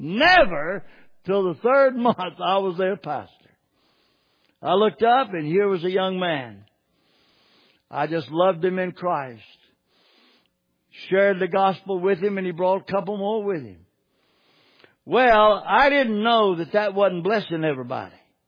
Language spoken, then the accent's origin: English; Southern United States, United States; accent: Southern; I'm a Southerner. I talk Southern. Proud of it.